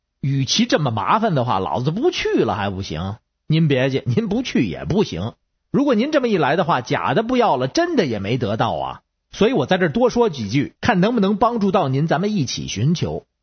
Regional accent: Beijing, China; 各位听众好，我是北京的

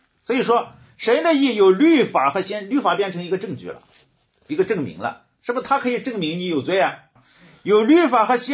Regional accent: China; 那外邦人包括我们中国人，我们中国人是什么呢？是犯了道德主义的假冒伪善。

